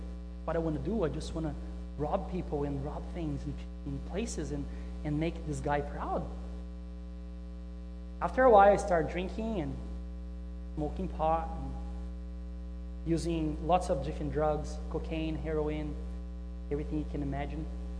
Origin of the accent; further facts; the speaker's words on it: South Brazil, Brazil; English is a second language; This is very similar to my hometown in Brazil. I'm from Brazil. I come from a Dutch colony in Brazil, south of Brazil, very close to Argentina, Uruguay, Paraguay.